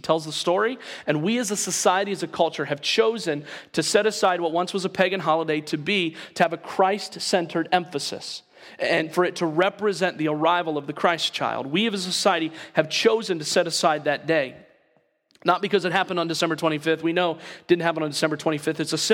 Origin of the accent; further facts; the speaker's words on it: the South, United States; I don't attend your church. In fact, I'm from the South